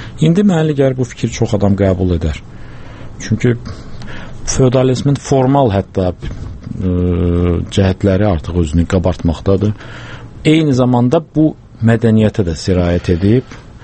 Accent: Baku, Azerbaijan; Mən NZS-də böyümüşəm. NZS-də daima zavodlar çalışırdı.

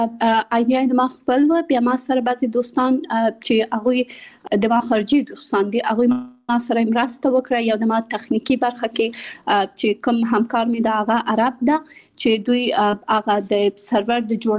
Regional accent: Kabul, Afghanistan; also born or lived in Pakistan; زه په کابل کې زیږیدلې یم او خپل ابتدایي تعلیمات مې په پاکستان کې کړای او بیا ثانوي او بیرته پوهنتون مې په کابل کې ویلای

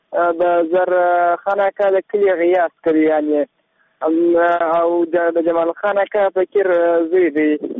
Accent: Maiwand, Kandahar, Afghanistan; د کندهار میوند ولسوالۍ.

